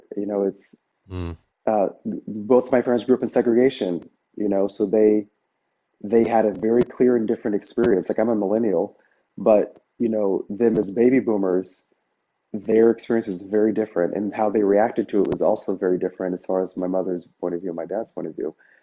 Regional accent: the South, United States; growing up in the South as an African American male, like a black man in America. Like I grew up in the suburbs, around like, Caucasian, but it was actually kind of mixed

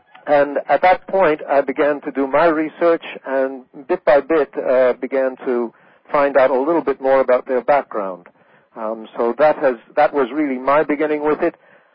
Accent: Nebraska, United States; So I knew that was this woman from my hometown, but I had not a clue as to who she was or what she had done. But I filed it away in my head and thought, well, the next time I go back out to Nebraska

